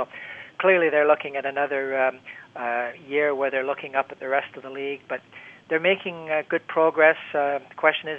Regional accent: Canada; As a Canadian, I want to see them stay.

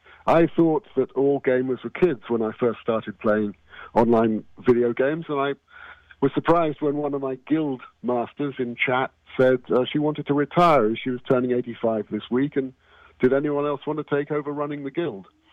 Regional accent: South West England, United Kingdom; also born or lived in London; now in California, United States; I'm originally from England, the west of England. I was born in London. I now live in California. And I love it here. I'm an American citizen. I just kept the accent.

